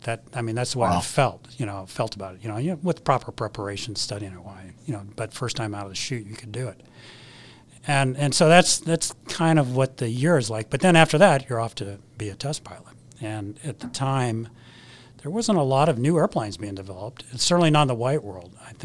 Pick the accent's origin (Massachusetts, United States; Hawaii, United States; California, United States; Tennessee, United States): California, United States; Los Angeles; I'm from Los Angeles.